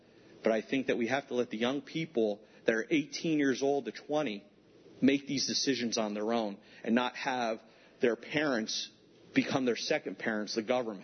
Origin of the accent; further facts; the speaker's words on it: Wilkes-Barre, Pennsylvania, United States; I'm actually from Wilkes-Barre, Pennsylvania.